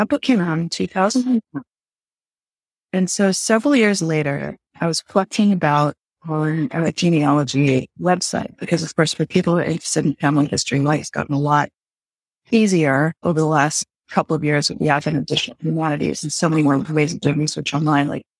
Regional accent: Houston, Texas, United States; I grew up in Houston, Texas

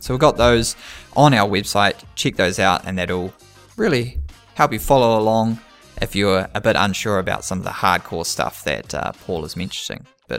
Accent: New Zealand; as a Kiwi

